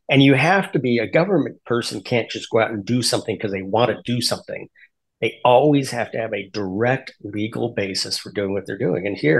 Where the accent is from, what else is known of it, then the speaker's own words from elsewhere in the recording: Seattle, Washington, United States; And, you know, my hometown is Seattle.